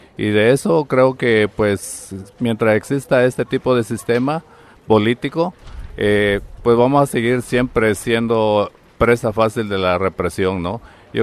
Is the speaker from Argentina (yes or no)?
no; Chiapas, Mexico; nosotros somos del estado de Chiapas y también nuestra representación la tenemos aquí en el Distrito Federal